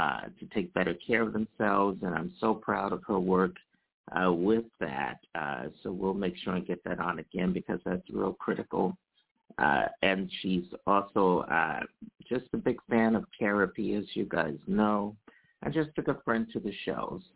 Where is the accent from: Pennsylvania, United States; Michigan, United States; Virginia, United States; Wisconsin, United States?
Pennsylvania, United States; Philadelphia; also born or lived in New York / New Jersey / Los Angeles; And my home state in Pennsylvania, out of Philly